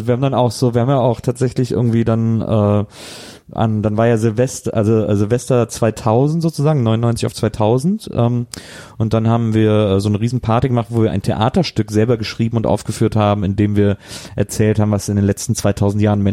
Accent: Wesseling, North Rhine-Westphalia, Germany; Ich bin halt nur in Wesseling aufgewachsen, aber dann nach Wesseling habe ich nicht mehr in einer kleinen Stadt gelebt.

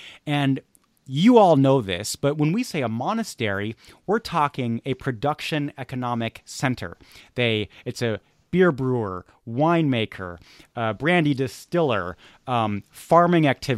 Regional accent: United States; Like, I'm an American. I go to Costco.

